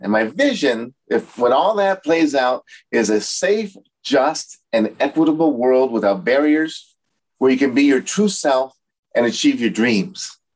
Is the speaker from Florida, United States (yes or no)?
no; Los Angeles, California, United States; And so growing up in East L.A., East L.A., California